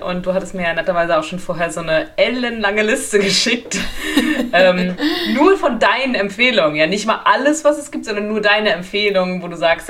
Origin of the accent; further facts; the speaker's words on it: Flensburg, Schleswig-Holstein, Germany; ich komme ja nur aus Flensburg